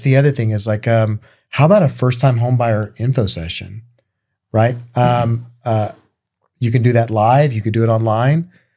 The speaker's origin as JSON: {"language": "English", "town": "Sherman", "region": "Texas", "country": "United States", "tie": "born or raised there", "said": "Like in my hometown in Sherman, Texas, they do like a summer concert series."}